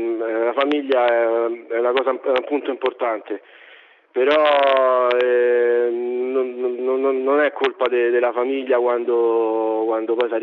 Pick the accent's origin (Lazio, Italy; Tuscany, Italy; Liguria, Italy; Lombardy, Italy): Lazio, Italy; Rome; Vengo da Torpignattara, quindi è un quartiere dove sì, nasci, cresci in fretta